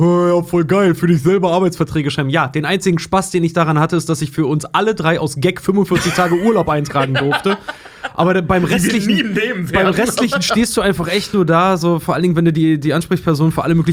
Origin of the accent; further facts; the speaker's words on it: Netherlands; Ich bin Holländer.